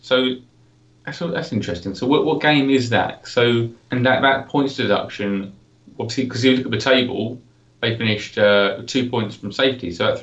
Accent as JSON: {"language": "English", "region": "England", "country": "United Kingdom", "said": "because being English, you go, God, he's gone from Milan and Rome to Middlesbrough and Portsmouth."}